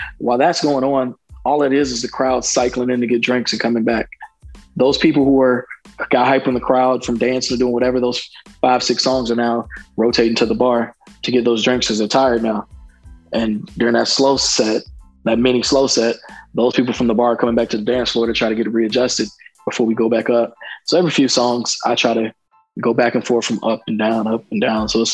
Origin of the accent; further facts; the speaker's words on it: Georgia, United States; also born or lived in Chicago; Even though I'm from Georgia, I went to high school in Chicago and I adapted to Chi-Town culture.